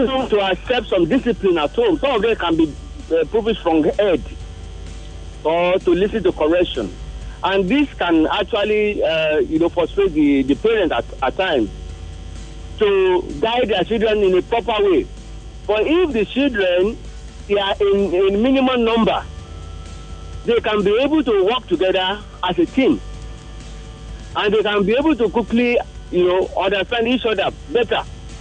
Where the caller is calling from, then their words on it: Ikorodu, Lagos, Nigeria; I'm calling from Ikorodu.